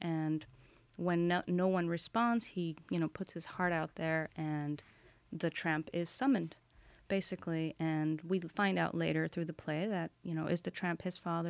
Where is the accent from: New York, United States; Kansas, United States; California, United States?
New York, United States; But I'm from New York, so I'm a little bit distanced to actually have worked with Milagro before.